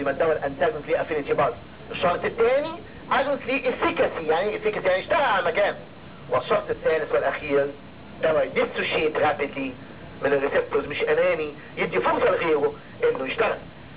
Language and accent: Arabic; Egypt; عندنا في مصر يعني فيتامين بتوصلها لكل واحد وغالي